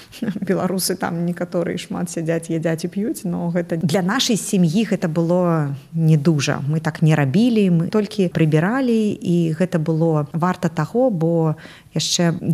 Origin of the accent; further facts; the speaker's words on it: Vitebsk, Vitebsk Region, Belarus; born there; also born or lived in Mogilev; Я нарадзілася ў Віцебску, жыла ў Магілёве